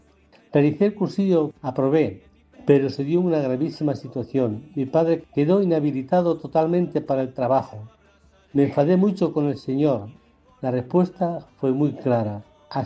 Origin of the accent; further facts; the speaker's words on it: Villahermosa, Castilla-La Mancha, Spain; Mi patria chica es Villahermosa.